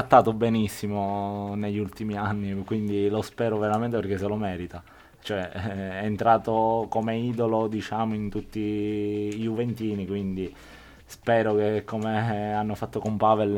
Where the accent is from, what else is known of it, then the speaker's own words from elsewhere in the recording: Palermo, Sicily, Italy; amo il Palermo come squadra del mio paese